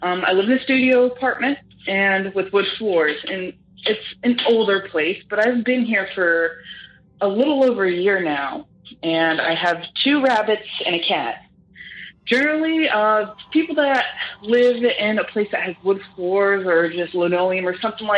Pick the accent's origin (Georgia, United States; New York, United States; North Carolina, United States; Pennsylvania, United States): Pennsylvania, United States; born there; I was born up in Pennsylvania.